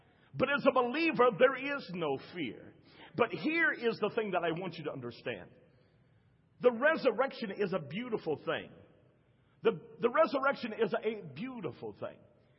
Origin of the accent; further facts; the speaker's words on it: Rock, West Virginia, United States; born there; 62 years ago, I was born in Rock, West Virginia. It was a coal mining town. And I was born in the owner's house that owned the coal mining. My mother and father worked for a company.